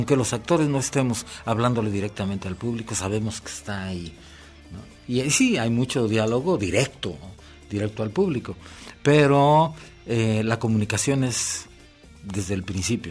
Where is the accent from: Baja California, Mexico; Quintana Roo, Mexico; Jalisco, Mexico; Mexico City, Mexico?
Jalisco, Mexico; Guadalajara; tres actores de la compañía, Fernando Sacanás y Xavier Ríos y Servidor, somos de Guadalajara.